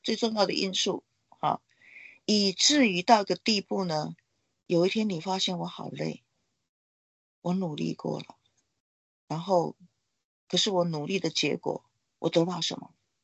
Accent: Taiwan; 那这我们台湾人观念是爱人

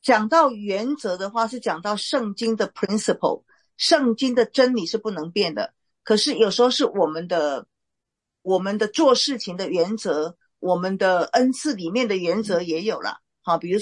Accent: China; 这是中国耶，我是中国人，我中国人我比较了解

